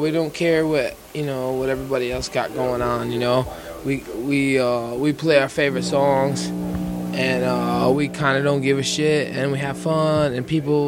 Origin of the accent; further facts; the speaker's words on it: New York, United States; also born or lived in New Jersey; I grew up in New York, New Jersey. You know, I was in hardcore bands up there.